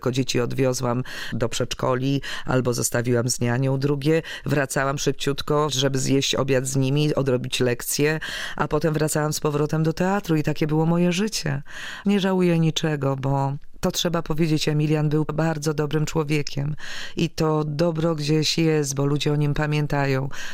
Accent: Podlaskie Voivodeship, Poland; Ale to Podlasie mnie tego nauczyło. Ja się wychowywałam w domu, w którym wszyscy się znali

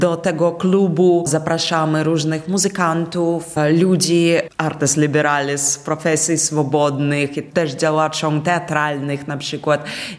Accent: Minsk, Belarus; Polish is a second language; now in Poland; mieszkam w Białymstoku, bo uwielbiam i Podlasie, i uwielbiam to miasto. Tak to trochę dziwne, bo zawsze mieszkałam w stolicach. Jestem z Mińska

